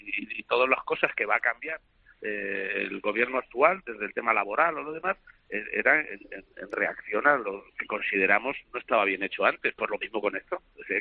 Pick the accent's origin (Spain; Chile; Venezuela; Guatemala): Spain; primero como español